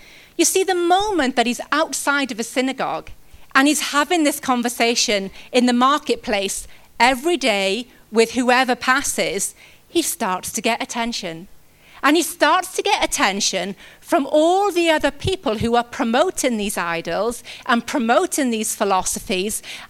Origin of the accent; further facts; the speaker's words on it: United Kingdom; We're British and we're just going to put that face on and everything is going to be okay.